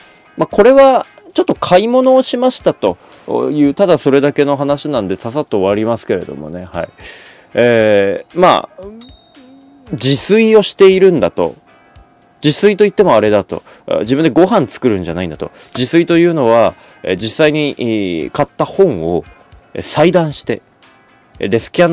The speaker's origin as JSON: {"language": "Japanese", "town": "Sapporo", "region": "Hokkaido", "country": "Japan", "tie": "born or raised there", "said": "僕がずーっと札幌生まれ札幌育ちですから、職場も今札幌ですから、札幌から出てないんです。"}